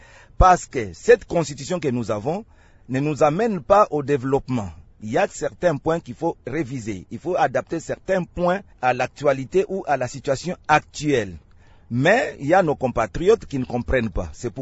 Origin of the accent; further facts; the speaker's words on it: DR Congo; Nous, en tant que Congolais, nous devons être reconnaissants envers nos leaders.